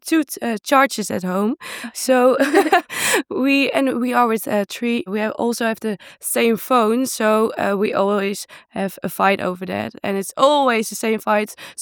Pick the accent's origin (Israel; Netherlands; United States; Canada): Netherlands; English is a second language; Well, we come from the Netherlands and we are a week over here in Graz.